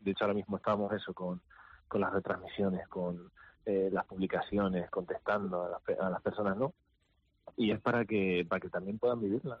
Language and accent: Spanish; Canary Islands, Spain; Bueno, a ver, yo que soy de La Palma, y en La Palma, pues bueno, es una isla pequeña, con poquita gente y no muchos jóvenes en la iglesia